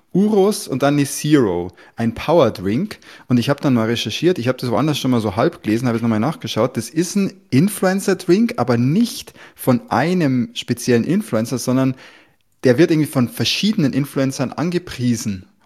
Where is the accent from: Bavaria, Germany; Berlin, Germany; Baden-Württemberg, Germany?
Bavaria, Germany; ich bin nicht aus München, aber wir sind alle aus Bayern. Ich bin Nähe München